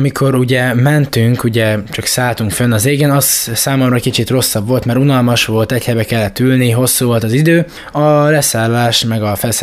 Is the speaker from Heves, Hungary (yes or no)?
no; Kiskunhalas, Bács-Kiskun, Hungary; pedig én kiskunhalasi vagyok.